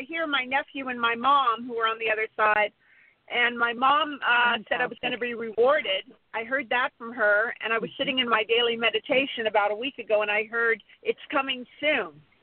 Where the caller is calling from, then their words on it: California, United States; from California.